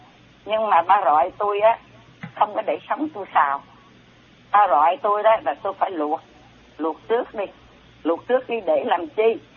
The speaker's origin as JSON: {"language": "Vietnamese", "region": "Southern Vietnam", "country": "Vietnam", "lives_now": "Houston, United States", "said": "Tôi là người Nam"}